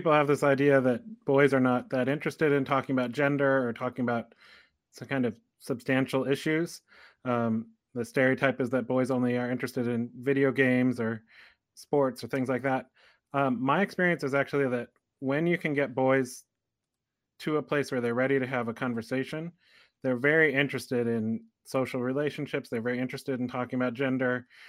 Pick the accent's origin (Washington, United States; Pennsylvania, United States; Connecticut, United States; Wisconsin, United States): Wisconsin, United States; Elkhorn; Yes, I did grow up in Wisconsin, and there's a lot of wonderful things about growing up as a boy.